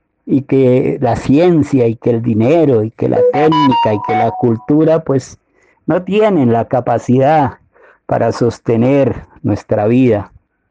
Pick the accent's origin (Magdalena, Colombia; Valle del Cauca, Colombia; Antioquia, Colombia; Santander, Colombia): Santander, Colombia; por allá en una región de Santander, de donde yo soy